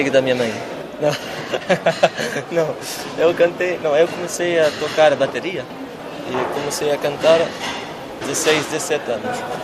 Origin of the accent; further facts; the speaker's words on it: Portugal; quando eu era pequeno, nas aldeias em Portugal, sempre era música.